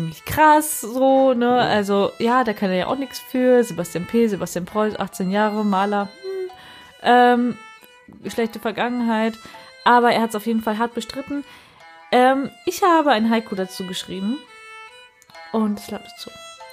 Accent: North Rhine-Westphalia, Germany; Wir werden über das Bellinghofer Meer, von dem ich als Westfälin noch nie gehört habe, reden.

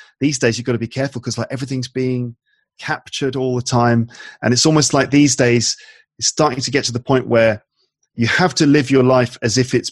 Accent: London, United Kingdom; also born or lived in Midlands; lived there from about the age of 9 till about the age of 18 or 19 when I went to university. So, you know, sometimes spent growing up in London, sometime in the Midlands. And then, I mean, just a normal sort of life in the 80s growing up

